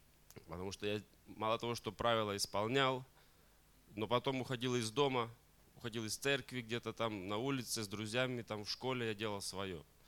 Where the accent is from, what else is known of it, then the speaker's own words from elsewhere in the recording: Ukraine; now in Spain; Я живу в Вигересе, Испания. Сам украинец по национальности. Здесь 4 года уже живу с женой.